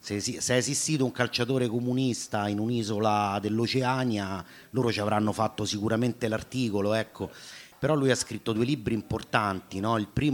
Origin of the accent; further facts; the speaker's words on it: Rome, Lazio, Italy; per me che vengo da Roma